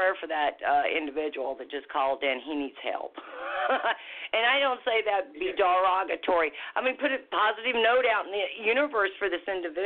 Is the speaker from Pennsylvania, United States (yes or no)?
no; Iowa, United States; Ooh, I was raised in Iowa. So about them winters up there.